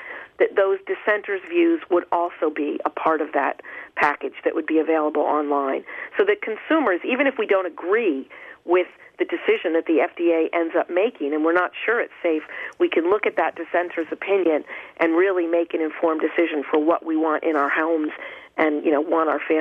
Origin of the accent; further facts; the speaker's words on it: New England, United States; I mean, I'm from New England, and man, it's like bumper cars down here when we get a little ice.